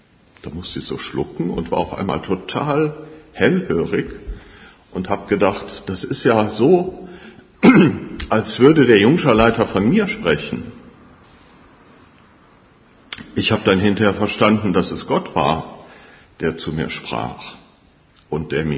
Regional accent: Refrath, North Rhine-Westphalia, Germany; Ja, ich hier in Refrath geboren, als Kind in dem Haus groß geworden, um die Gemeinde herum. Der Papa war Hausvater hier im Haus.

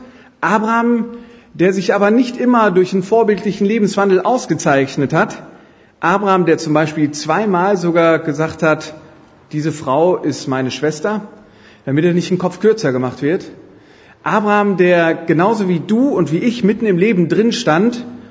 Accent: Düsseldorf, North Rhine-Westphalia, Germany; Ich arbeite in Köln, das als Düsseldorfer.

